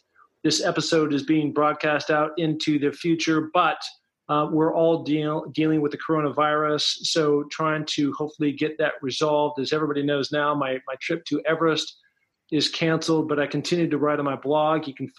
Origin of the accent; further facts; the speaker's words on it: Beirut, Beirut Governorate, Lebanon; just because the association with growing up in Beirut.